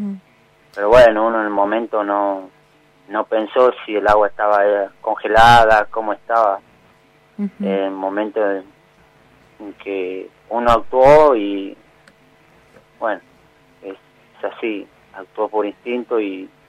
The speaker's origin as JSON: {"language": "Spanish", "region": "Tucumán", "country": "Argentina", "said": "No, soy tucumano, tucumano"}